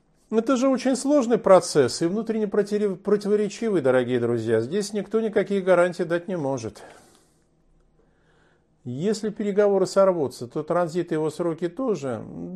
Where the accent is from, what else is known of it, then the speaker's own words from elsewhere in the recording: Estonia; Я сам из Эстонии.